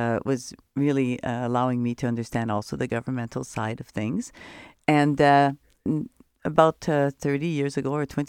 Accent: Saint-Pierre-Jolys, Manitoba, Canada; I am from Saint-Pierre originally. I was born and raised in a small French town in Manitoba, Saint-Pierre.

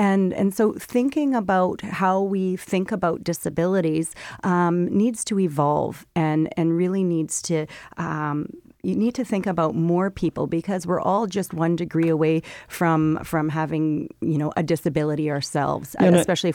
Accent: Winnipeg, Manitoba, Canada; So born and raised in Winnipeg

